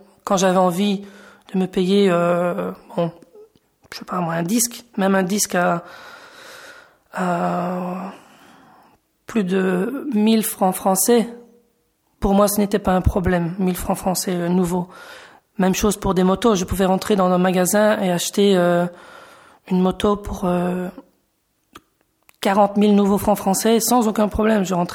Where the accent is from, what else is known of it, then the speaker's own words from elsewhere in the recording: Belgium; je suis belge et j'ai 36 ans. J'ai grandi dans une famille catholique pratiquante